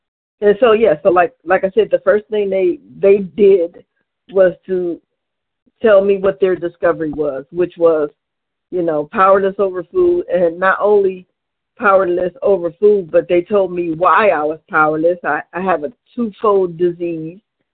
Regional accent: Cleveland, Ohio, United States; I'm from Cleveland, Ohio.

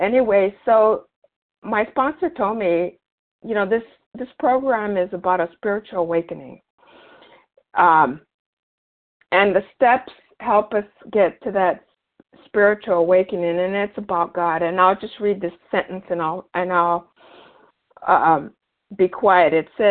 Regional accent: Los Gatos, California, United States; I'm from Northern California, Los Gatos.

